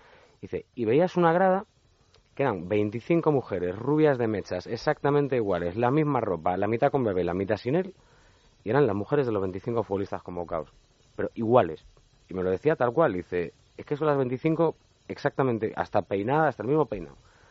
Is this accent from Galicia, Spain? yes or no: yes; Pontevedra, Galicia, Spain; nosotros somos de Pontevedra.